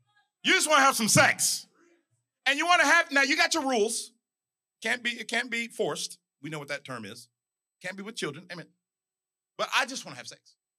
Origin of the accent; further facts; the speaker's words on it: England, United Kingdom; I'm European. And for all the Europeans in the United Kingdom, I'm really exceptional. I'm English.